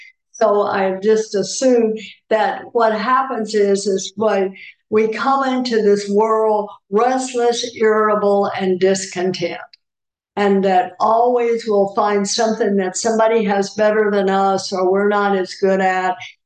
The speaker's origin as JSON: {"language": "English", "town": "Port Arthur", "region": "Texas", "country": "United States", "tie": "born or raised there", "said": "So I'd say I grew up in Port Arthur, Texas, because I did junior high and high school in Port Arthur, Texas."}